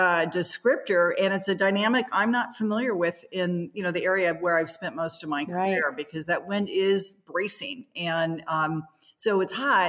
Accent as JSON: {"language": "English", "region": "California", "country": "United States", "said": "I am from Northern California"}